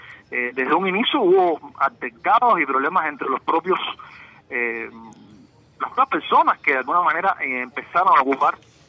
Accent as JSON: {"language": "Spanish", "country": "Cuba", "said": "todos somos cubanos"}